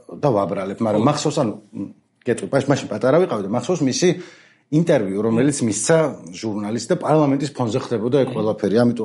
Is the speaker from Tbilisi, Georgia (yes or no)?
no; Kakheti, Georgia; ა თუში ვარ მე